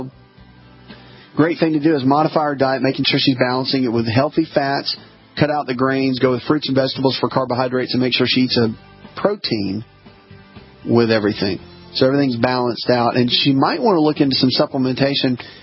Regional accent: the South, United States; I've been bit by ticks many times growing up in the South when I was little.

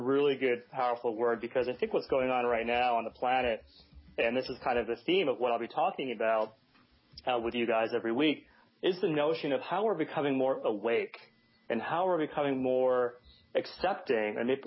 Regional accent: Los Angeles, California, United States; from Los Angeles.

